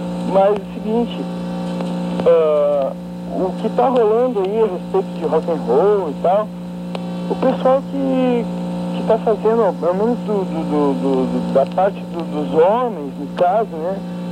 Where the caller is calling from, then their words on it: Canoas, Rio Grande do Sul, Brazil; Aqui, eu tô te falando de Canoas.